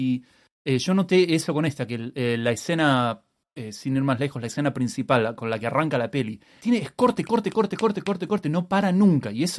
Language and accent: Spanish; Argentina; Quizás no tanto para nosotros creciendo en Argentina